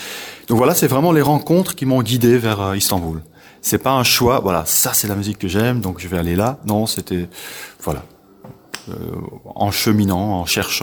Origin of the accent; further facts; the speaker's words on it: Belgium; on est de Belgique.